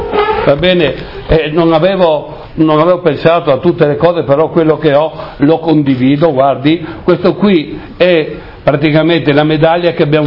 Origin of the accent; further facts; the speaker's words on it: Ronchi dei Legionari, Friuli-Venezia Giulia, Italy; io sono bisiaco, ma goriziano sempre, chiaramente, va bene, e il nostro territorio, io vengo da Ronchi dei Legionari, dove è l'aeroporto della regione Friuli Venezia Giulia